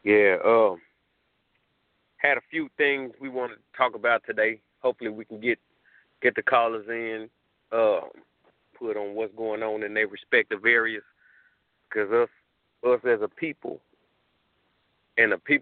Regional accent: Memphis, Tennessee, United States; what's going on in my hometown of Memphis

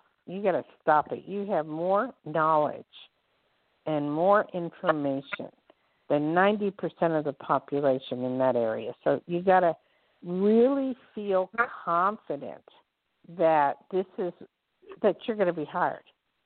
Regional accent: Newark, New Jersey, United States; also born or lived in Hillside / Lakewood / Bloomfield; But I was born in Newark, so I was the other side of the tracks. I was born in Newark and lived in Hillside, Lakewood, Bloomfield, Bellevue, you know, all those places, kept going.

